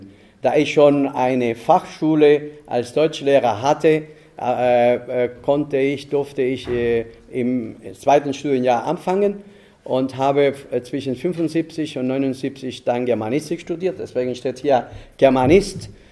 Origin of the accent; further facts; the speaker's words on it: Havana, Cuba; also born or lived in Santiago de Cuba; Und also ich bin in Havanna aufgewachsen. Das heißt, ich fühle mich als Santiaguero, aber auch als Habanero.